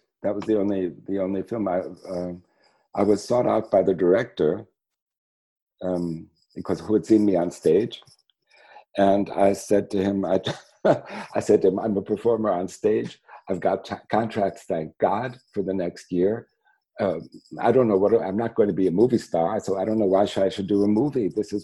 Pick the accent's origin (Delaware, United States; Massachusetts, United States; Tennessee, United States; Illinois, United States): Illinois, United States; Chicago; moved away as an adult; That's right. I grew up in Chicago.